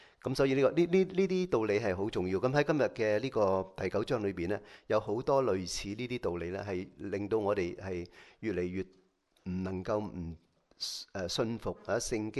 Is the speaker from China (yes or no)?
yes; China; 但係仍然咧，我哋中國人咧係都有好多嘅困難要面對過。